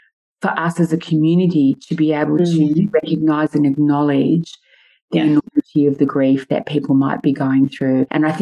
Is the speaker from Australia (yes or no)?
yes; Melbourne, Victoria, Australia; when I grew up in Melbourne, I used to dance over in Preston and it was a very large Italian community over there.